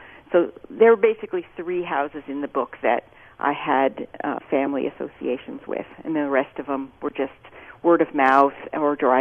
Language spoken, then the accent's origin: English; Omaha, Nebraska, United States; Although I grew up in Omaha, I spent a lot of time on the farms of my aunts and uncles.